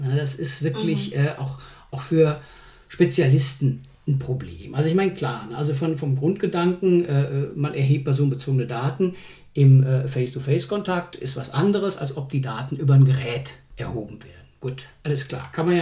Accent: Cologne, North Rhine-Westphalia, Germany; und ich komme aus Köln.

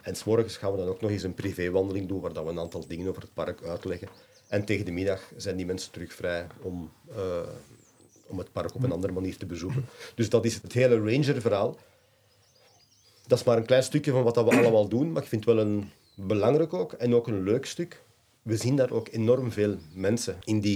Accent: Belgium; wij als Belgen beseffen dat niet

